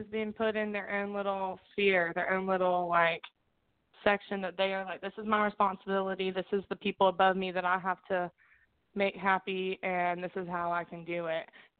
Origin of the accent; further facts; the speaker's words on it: North Carolina, United States; Okay, well, I grew up in Durham County. So I was a student myself in Durham County Schools.